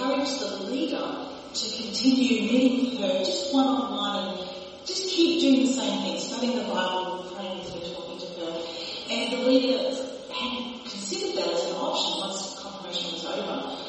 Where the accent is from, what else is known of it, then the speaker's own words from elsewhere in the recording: Sydney, New South Wales, Australia; I'm originally from the Diocese of Sydney in Australia.